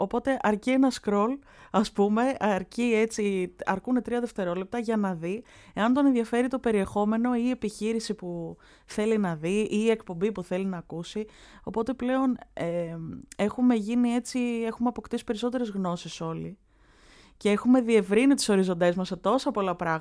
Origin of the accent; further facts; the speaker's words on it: Patras, Western Greece, Greece; now in Athens, Greece; Είμαι από την Πάτρα και είμαι στην Αθήνα.